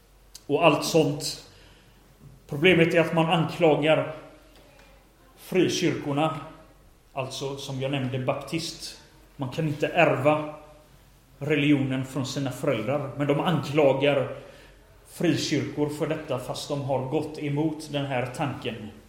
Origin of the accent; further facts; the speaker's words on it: Sweden; born there; Jag föddes som medlem i svenska kyrkan. Bara för att jag var född i Sverige så var jag kristen och född i svenska kyrkan.